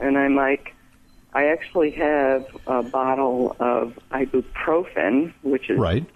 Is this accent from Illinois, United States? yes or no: yes; Chicago, Illinois, United States; I'm originally from Chicago